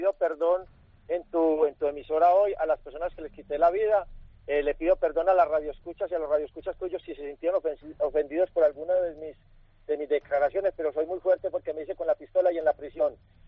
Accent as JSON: {"language": "Spanish", "country": "Colombia", "said": "Pero queríamos pagar la cárcel en nuestro país porque somos colombianos, pertenecemos a este país, queremos estar acá."}